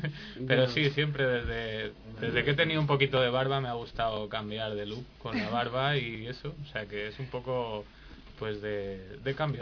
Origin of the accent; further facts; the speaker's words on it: Madrid, Community of Madrid, Spain; Soy de Madrid. De Madrid. De Ventas, Barrio de la Concepción, para más datos.